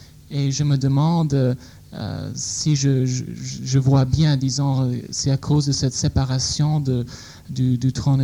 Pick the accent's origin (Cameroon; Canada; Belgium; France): Canada; Vancouver, British Columbia; first language English; French is a second language; now in Quebec, Canada; Moi, je suis anglophone, je viens de Vancouver et j'habite au Québec depuis 2 ans. Je suis catholique romain, prêtre